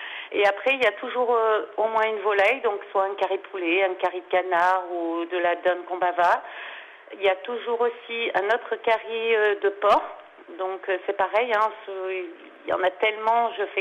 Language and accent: French; Réunion, France; c'est l'île où j'ai grandi, c'est, voilà, mes parents sont réunionnais, mes grands-parents, en fait, toute ma famille.